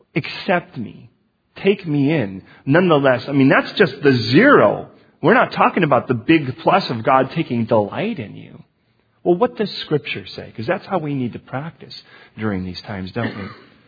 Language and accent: English; Chicago, Illinois, United States; I'm from Chicago. You don't surf in Chicago.